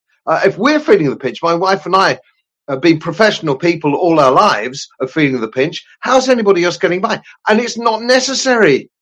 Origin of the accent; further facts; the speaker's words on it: England, United Kingdom; They're rioting in Dublin at the moment, but of course we don't riot, no, because we're English, and we just hope that it won't come up Lime Grove.